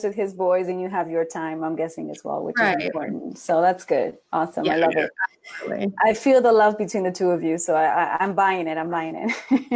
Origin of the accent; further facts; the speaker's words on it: Bronx, New York, United States; I grew up in the Bronx, so there was, I would say, less racism, only because I was amongst my people.